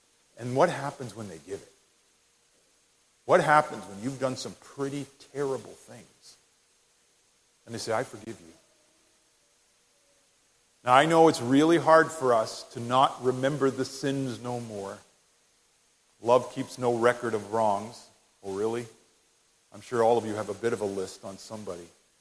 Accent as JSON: {"language": "English", "country": "Canada", "said": "It's not being a Canadian saying, \"Sorry.\" We do that all day."}